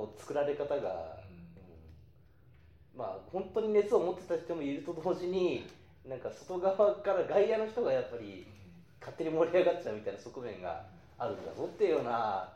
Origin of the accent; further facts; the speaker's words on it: Kitami, Hokkaido, Japan; 僕北海道の北の、それ北見の出身なんですよ僕。